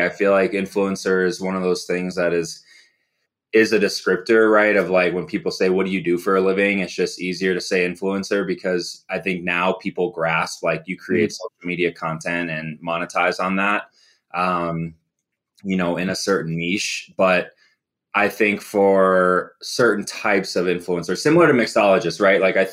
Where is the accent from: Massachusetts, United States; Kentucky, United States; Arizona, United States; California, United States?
Arizona, United States; Phoenix; also born or lived in Chicago; I lived in Phoenix. I grew up in Phoenix, originally from Chicago.